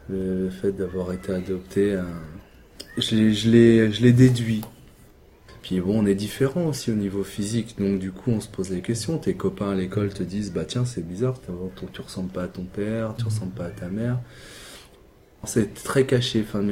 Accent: Colombia; now in France; Je viens de Colombie.

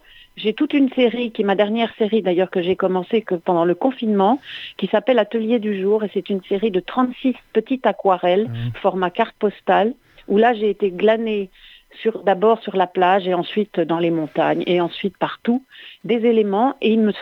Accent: DR Congo; born there; je suis née en RDC, c'était l'ex-Congo belge.

